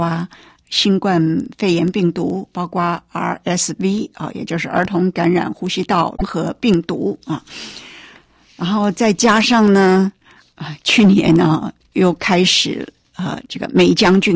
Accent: Taiwan

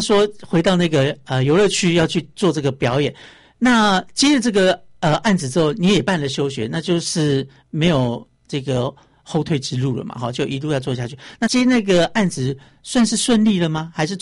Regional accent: Sanyi, Miaoli County, Taiwan; 在三义苗栗那边吧

